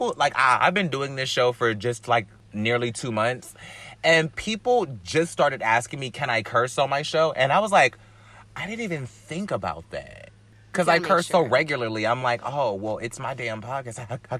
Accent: North Carolina, United States; now in Alabama, United States; No, I'm from North Carolina.

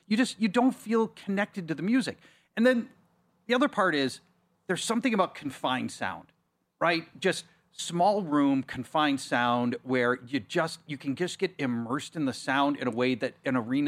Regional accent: Minneapolis, Minnesota, United States; I grew up in Minneapolis. … played all the time.

